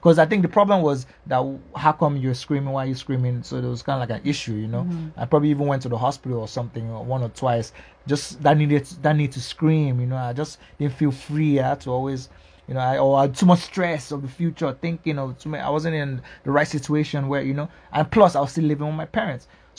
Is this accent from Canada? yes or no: no; England, United Kingdom; moved away as an adult; I grew up sort of in England, you know? Then I came here when I was like 23, 24.